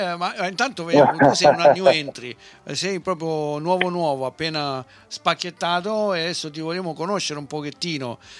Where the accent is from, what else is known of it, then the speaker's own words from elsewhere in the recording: Apulia, Italy; noi siamo salentini